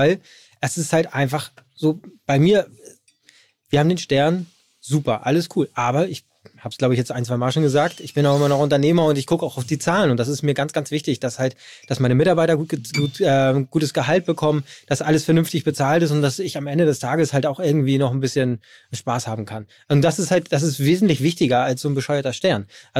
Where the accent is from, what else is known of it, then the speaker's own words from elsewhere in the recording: Hamburg, Germany; ich bin aus Hamburg